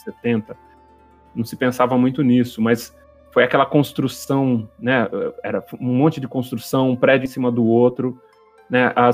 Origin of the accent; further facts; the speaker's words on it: Guarujá, São Paulo, Brazil; born there; Eu nasci no Guarujá, que é litoral de São Paulo, e eu vi um pouco disso lá